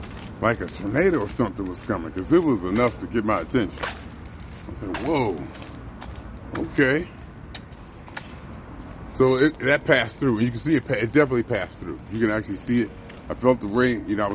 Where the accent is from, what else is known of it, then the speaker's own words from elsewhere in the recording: Cleveland, Ohio, United States; I'm from Cleveland.